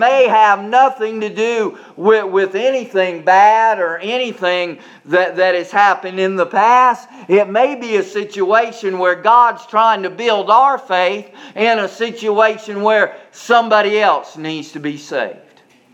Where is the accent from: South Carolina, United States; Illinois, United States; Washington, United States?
South Carolina, United States; Charleston; Tell I'm from Charleston.